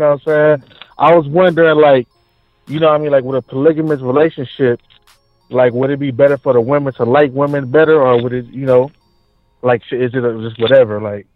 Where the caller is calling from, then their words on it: California, United States; Man, Southern California. I'm out here in the IE area.